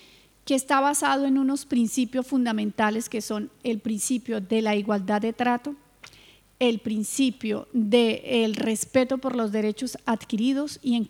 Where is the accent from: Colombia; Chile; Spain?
Colombia; yo soy colombiana de nacionalidad